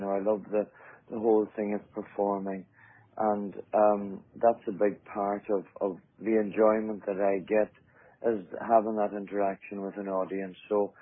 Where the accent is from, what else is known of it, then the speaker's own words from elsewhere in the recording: Ireland; it's not because we're Irish, it's just, you know, and the Irish doesn't hurt you